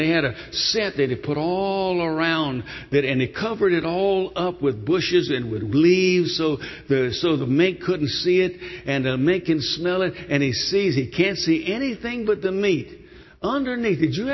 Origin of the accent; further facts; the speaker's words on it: North Carolina, United States; also born or lived in Connecticut; Now, I was born in Connecticut, but as a young boy, we moved to North Carolina for 12 years, and we lived in a small town, and we had a little piece of land, and it was the Depression.